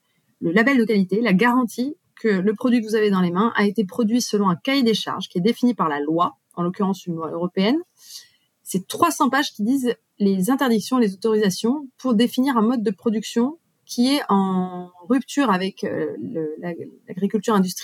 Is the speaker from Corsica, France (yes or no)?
yes; Corsica, France; Eh bien, j'ai grandi en Corse, près de vergers plutôt beaucoup traités, dans une famille qui a été sensible tout de suite à l'argument du bio.